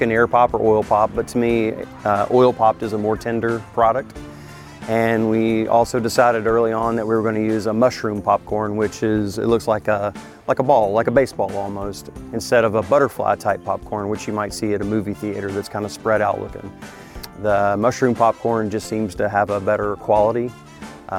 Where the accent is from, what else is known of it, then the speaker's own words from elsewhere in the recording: Atlanta, Georgia, United States; now in Statesboro, United States; I grew up in Atlanta and came to Georgia Southern back in 87 to go to school, and really fell in love with Georgia Southern, fell in love with Statesboro. Had grown up in the big city